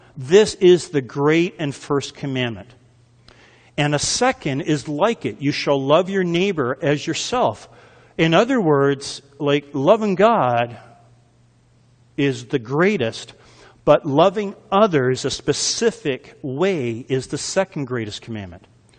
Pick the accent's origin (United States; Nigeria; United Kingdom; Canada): Canada; Yeah, I'm Canadian, by the way.